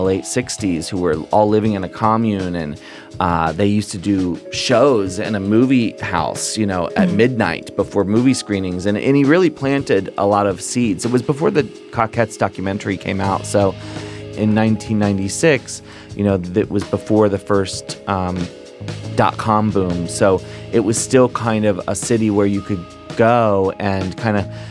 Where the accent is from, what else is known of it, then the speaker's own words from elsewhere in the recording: Annapolis, Maryland, United States; growing up in Maryland, and being raised in a very Catholic school environment and growing up in Annapolis, I felt like an outsider